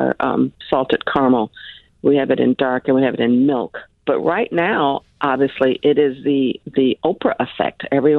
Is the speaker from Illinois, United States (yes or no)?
yes; Chicago, Illinois, United States; In a short summary, we left corporate America. We're originally from Chicago. We moved here.